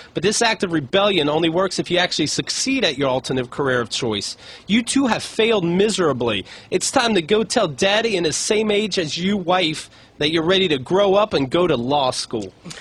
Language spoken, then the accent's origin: English; Omaha, Nebraska, United States; Bitch, I'm from Omaha. I'm mad at him.